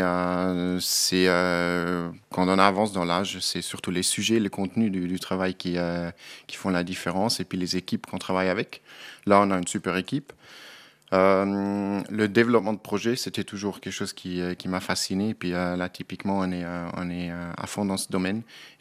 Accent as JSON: {"language": "French", "region": "Graubünden", "country": "Switzerland", "said": "Oui, oui, moi je suis des Grisons en effet."}